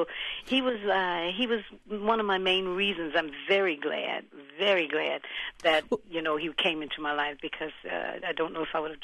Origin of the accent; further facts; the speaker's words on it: New Orleans, Louisiana, United States; I come from New Orleans, where the jazz, we say jazz was born